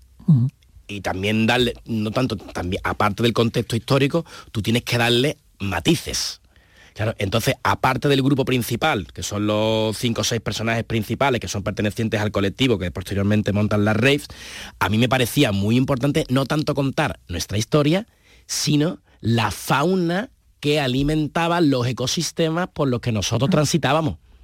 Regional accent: Andalusia, Spain; accent: Andalusian; habla andaluza. Eso de inicialmente, ¿no? Lo siento mucho, yo hablo así.

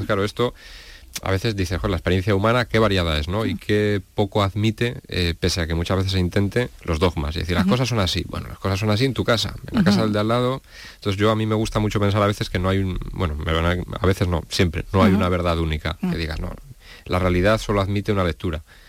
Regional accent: Barco de Valdeorras, Galicia, Spain; yo efectivamente, yo soy gallego interior, de un pueblo de Orense que se llama Barcarrás.

